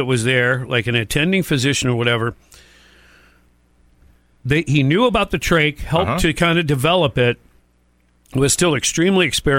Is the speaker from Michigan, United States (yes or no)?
yes; Detroit, Michigan, United States; But I grew up in Detroit